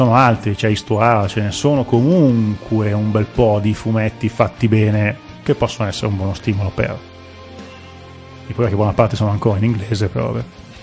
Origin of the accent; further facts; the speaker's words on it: Rome, Lazio, Italy; Essendo romani, vi dico gli dà di tacco.